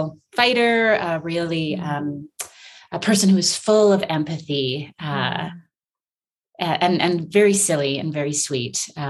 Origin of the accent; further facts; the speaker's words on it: Fort McMurray, Alberta, Canada; also born or lived in California, United States; I was born in California. We lived there for 2 years. I have zero memories of a beautiful place like that. And we moved directly from there to Fort McMurray.